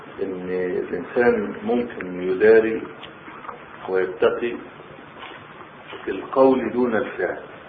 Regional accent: Egypt

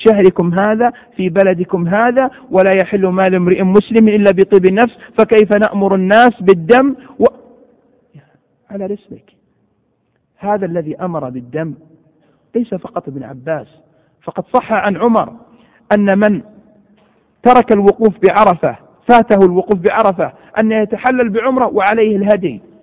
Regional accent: Saudi Arabia; حينما اشتهر عندنا في المملكة العربية السعودية

